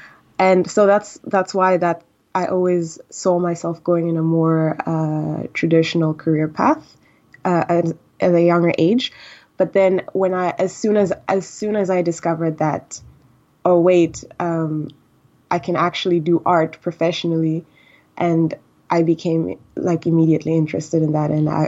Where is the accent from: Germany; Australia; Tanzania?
Tanzania; I'm actually Tanzanian and I grew up in Tanzania, and art is not really a career.